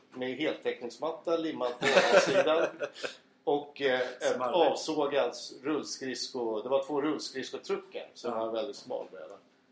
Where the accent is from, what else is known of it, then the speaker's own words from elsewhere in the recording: Lidingö, Stockholm County, Sweden; Lidingö, där jag är uppvuxen, ligger lite närmare Stockholm än Norrtälje.